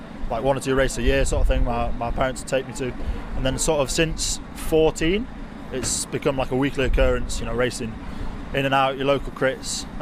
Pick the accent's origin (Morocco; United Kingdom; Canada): United Kingdom; I mean, as British riders, and any British riders who are like listening to this will know, the Conti level is dead.